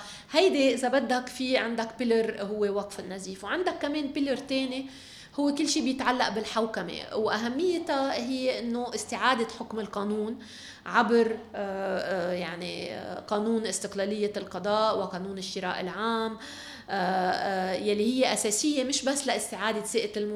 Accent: Lebanon; وأنا برأيي ممكن تكون الأخيرة لإلنا كلبنانيين

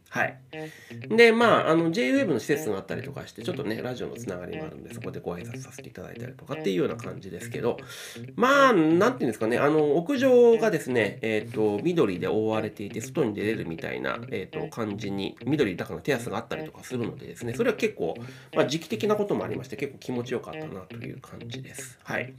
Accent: Sapporo, Hokkaido, Japan; 私ですね、北海道出身であるんですが、札幌出身ですけど、両親がですね、父親が旭川の方、母親が函館の方で、

